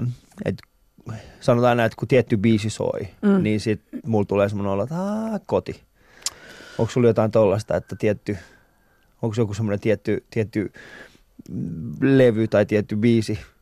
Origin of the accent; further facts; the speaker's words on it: Vantaa, Uusimaa, Finland; No mä oon itse asunut aina, melkein aina. Mä aina puhun siitä, että mä oon Vantaalta. Mm. Mä oon siis asun tällä hetkellä itse Hakunilassa.